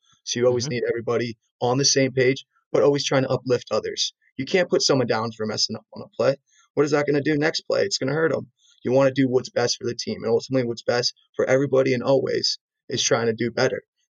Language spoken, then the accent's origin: English; San Diego, California, United States; And growing up in San Diego, even though we didn't have that big of sports teams